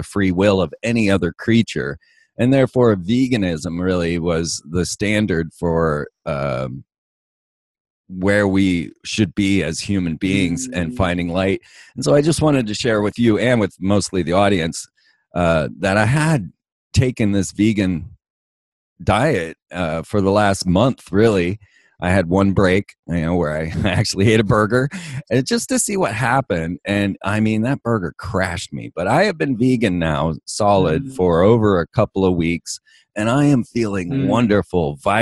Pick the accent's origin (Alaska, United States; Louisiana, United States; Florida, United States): Florida, United States; Orlando; I remember my first chemtrails because I grew up in Orlando